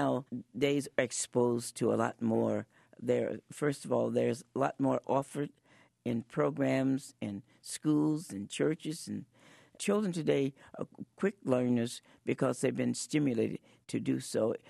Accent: Chicago, Illinois, United States; also born or lived in St. Louis, Missouri; I was born in St. Louis, Missouri, but I grew up in Chicago, Illinois. And we had a wonderful theater called the Regal Theater.

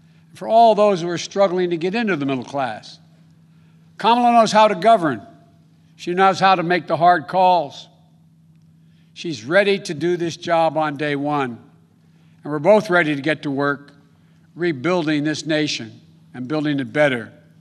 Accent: Scranton, Pennsylvania, United States; also born or lived in Claymont, Delaware; Growing up in Scranton and Claymont, Delaware, I saw that struggle with my family as well.

